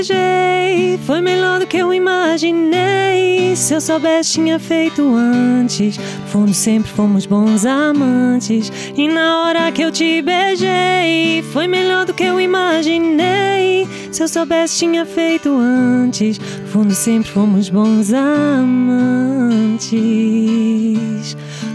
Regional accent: Australia; also born or lived in Portugal; eu nasci em Portugal, meus pais são portugueses. Uhum. Eu vim pra Austrália novinha, tinha vários amigos brasileiros, aí eu cresci nesse ambiente de mais entre os brasileiros.

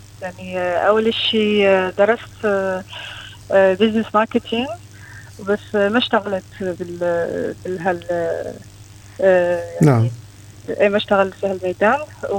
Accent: Morocco; اكيد ديكور مغربي لانه انا مغربي اكيد

